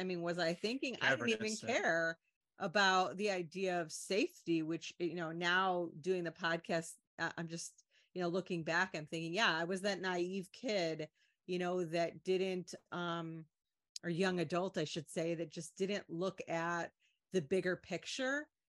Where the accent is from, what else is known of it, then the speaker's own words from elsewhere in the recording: Chicago, Illinois, United States; And you're reminding me of, you know, because we're from Chicago, so that E2, I remember seeing that on the news